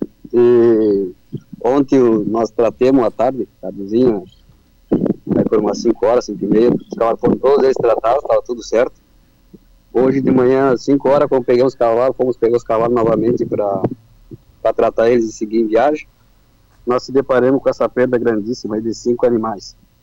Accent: Chuí, Rio Grande do Sul, Brazil; nós saímos da cidade do Chuí, nós estávamos a caminho da cidade do Chuí e passaríamos cara para Santa Vitória, que é a cidade vizinha, mas nós somos do Chuí.

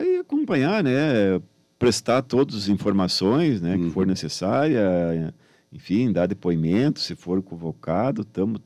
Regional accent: Santo Augusto, Rio Grande do Sul, Brazil; now in Passo Fundo, Brazil; Quando eu cheguei aqui em Passo Fundo, que eu vim lá do Santo Augusto, da região das Missões, para cá, não tinha.

